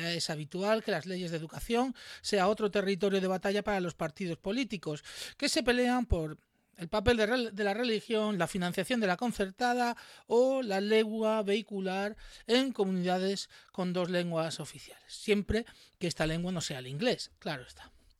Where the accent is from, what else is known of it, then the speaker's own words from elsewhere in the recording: Cartagena, Region of Murcia, Spain; en Los Dolores, Cartagena, de donde soy yo